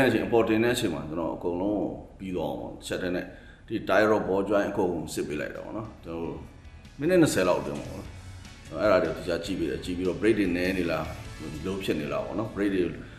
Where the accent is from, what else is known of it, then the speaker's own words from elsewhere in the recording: Mandalay, Mandalay Region, Myanmar; also born or lived in Yangon; ကျွန်တော်ဟိုရန်ကုန်မှာမွေးတယ်မန္တလေးမှာကြီးတယ်